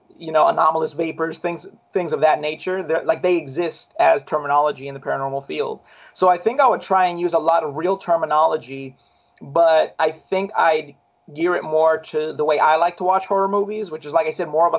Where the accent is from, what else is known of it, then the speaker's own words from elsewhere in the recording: Long Beach, California, United States; born there; And I was born in Long Beach.